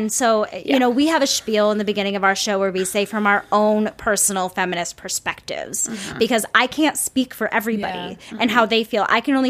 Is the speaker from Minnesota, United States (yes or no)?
yes; St. Paul, Minnesota, United States; I'm from Minnesota. I mean, I'm from St. Paul